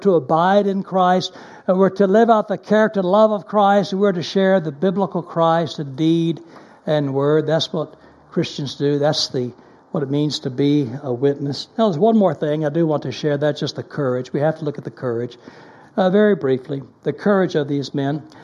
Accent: Texas, United States; now in Germany; Now, I grew up in Texas, and Texas has lots of poison snakes. I was glad when I came to Germany

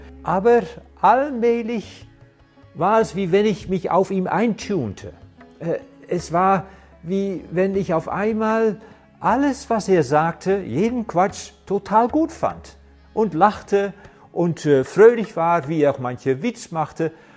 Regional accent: Netherlands; German is a second language; ich bin Holländer, deswegen dieser Ü-Klang. Meine Eltern haben keine Religion gehabt, ich habe keine Konfirmation oder Taufe oder irgendwas in diese Richtung erfahren.

